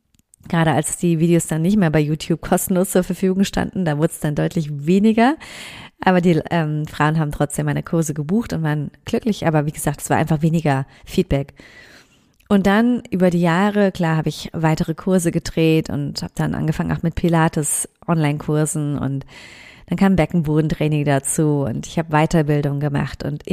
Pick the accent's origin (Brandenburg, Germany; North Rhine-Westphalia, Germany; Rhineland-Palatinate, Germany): Rhineland-Palatinate, Germany; Mainz; Ich liebe Mainz und ich liebe meine Heimat